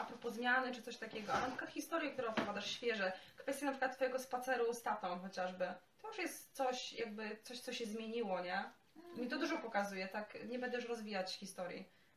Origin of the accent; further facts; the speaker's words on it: Silesian Voivodeship, Poland; ja jestem ze Śląska